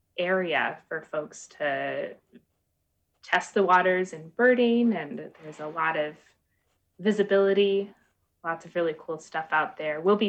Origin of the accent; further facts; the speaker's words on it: California, United States; now in Juneau, United States; I'd never seen a red-tailed hawk in Juno before. I'm from California, so I've certainly seen them a lot